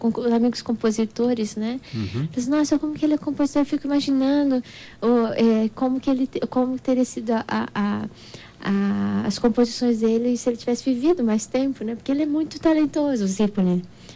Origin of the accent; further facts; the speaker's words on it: Itaporã, Mato Grosso do Sul, Brazil; Na verdade, eu sou daqui também, né? Eu nasci em Itaporã, e eu saí para estudos, fui e voltei.